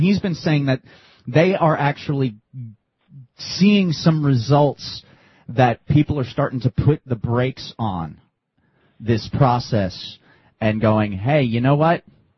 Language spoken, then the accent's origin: English; New Jersey, United States; A guy I grew up in New Jersey, and a guy I went to high school with lives up in New York State up there